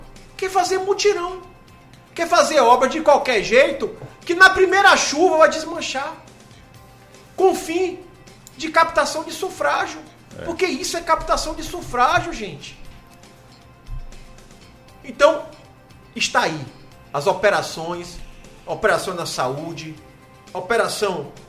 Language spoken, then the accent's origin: Portuguese; Ilhéus, Bahia, Brazil; Nasci e me criei em Ilhéus